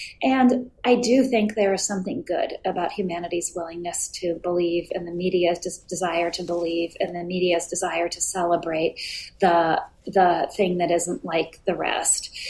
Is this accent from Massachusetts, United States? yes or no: no; Hibbing, Minnesota, United States; So Hibbing is a small town about a 4-hour drive north of Minneapolis-St. Paul. It's often the coldest spot in the United States